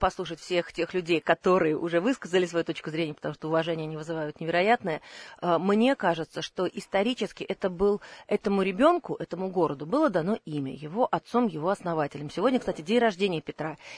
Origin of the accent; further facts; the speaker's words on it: Saint Petersburg, Russia; born there; Я родилась в Ленинграде